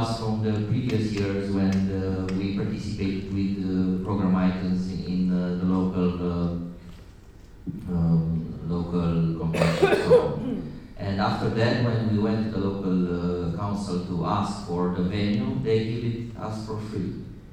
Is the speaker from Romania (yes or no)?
yes; Romania; English is a second language; So I'm from Romania